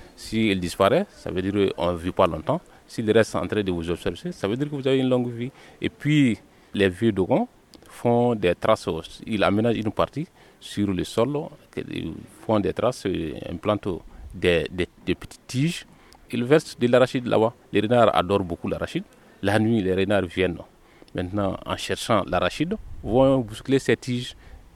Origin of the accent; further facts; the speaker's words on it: Kassa, Mopti, Mali; Bon, je suis Dogon. Je suis originaire du cercle de Koro, précisément dans l'arrondissement de Diankabou et le village de Kassa.